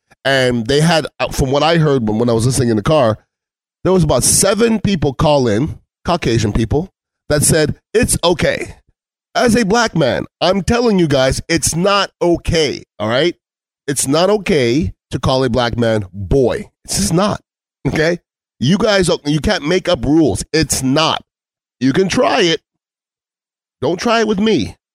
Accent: Canada; I'm Canadian, so no Canadian jokes, please.

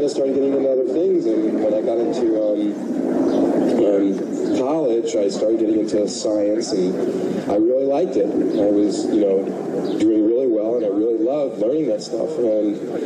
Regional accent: Brooklyn, New York, United States; Brooklyn, New York.

